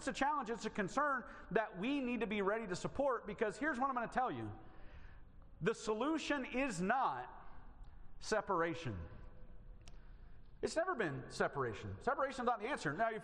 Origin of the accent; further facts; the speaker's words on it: Alabama, United States; We're raised in the South. I was raised in Alabama, which is a worse version of Georgia, which is a better version of Mississippi.